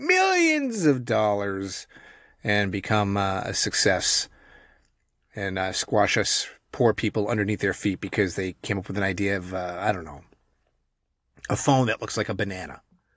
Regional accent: New England, United States; now in Texas, United States; I'm actually from New England

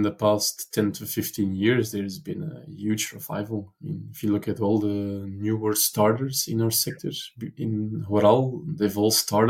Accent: Antwerp, Flanders, Belgium; I mean, I'm not from this region. I'm from Antwerp.

